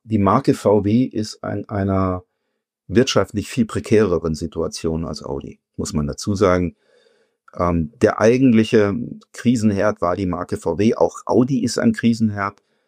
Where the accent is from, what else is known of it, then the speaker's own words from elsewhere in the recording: Bavaria, Germany; sage ich jetzt mal als Oberbayer